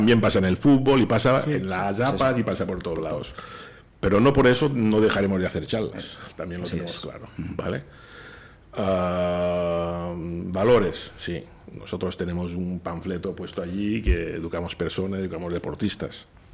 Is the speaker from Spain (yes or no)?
yes; Sardina, Canary Islands, Spain; que yo soy de Sonsardina y los he ido a ver y tal